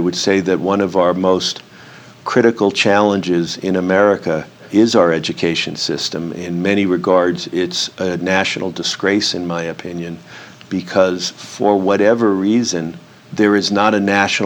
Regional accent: Long Island, New York, United States; also born or lived in New Jersey / Boston; I grew up first in New Jersey, but then in Boston. And finally, when I was in fourth grade, moved to the suburbs of Long Island outside of New York.

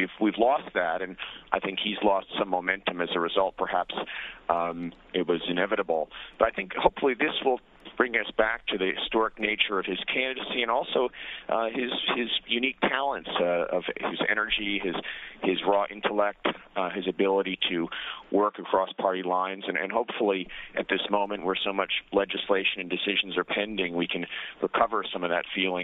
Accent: New York City, New York, United States; I'm a New Yorker and grew up there and was honored by my high school kind of in the aftermath of the Nobel Prize.

